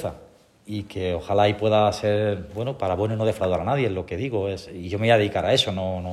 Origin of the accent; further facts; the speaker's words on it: Baza, Andalusia, Spain; porque soy de Baza también, y yo creo que Baza también se siente orgullosa